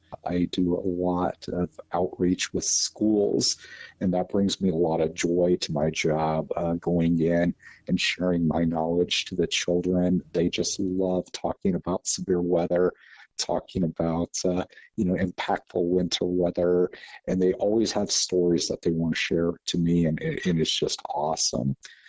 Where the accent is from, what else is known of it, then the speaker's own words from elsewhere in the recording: Texas, United States; But growing up in South Texas, I remember there was a very impactful severe storm that was producing funnel clouds.